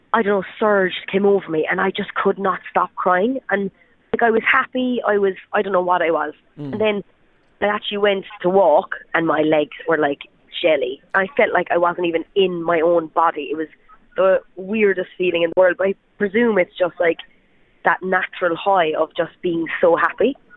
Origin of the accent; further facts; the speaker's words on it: Ireland; just because I'm Irish doesn't mean that I was going to get Irish number one.